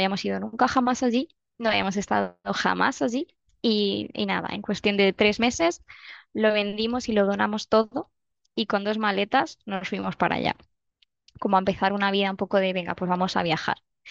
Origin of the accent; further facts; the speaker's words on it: Toledo, Castilla-La Mancha, Spain; Y encima, aunque yo soy de Toledo, me dice que es que su lugar favorito de España es Toledo.